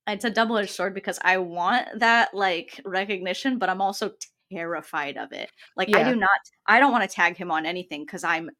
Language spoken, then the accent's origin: English; St. Louis, Missouri, United States; I knew we were gonna get them in St. Louis, because I'm originally from St. Louis, and there's just something about the Midwest that's like, nobody really wants to come here.